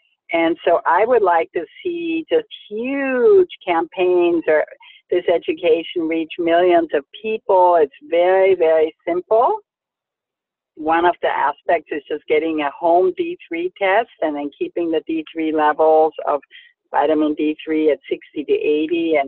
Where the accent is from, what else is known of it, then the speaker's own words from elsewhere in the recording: Austria; English is a second language; moved away; There's so many challenges in this country that's very different from my own home country. I'm actually from Austria, Europe